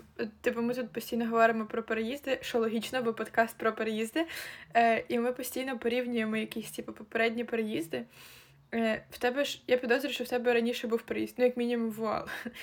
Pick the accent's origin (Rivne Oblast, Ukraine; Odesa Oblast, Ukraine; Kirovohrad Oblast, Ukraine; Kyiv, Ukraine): Kyiv, Ukraine; Ну, я сама з Києва.